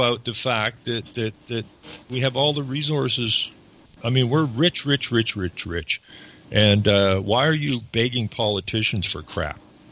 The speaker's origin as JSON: {"language": "English", "town": "Renfrew", "region": "Ontario", "country": "Canada", "said": "I'm actually from Renfrew originally"}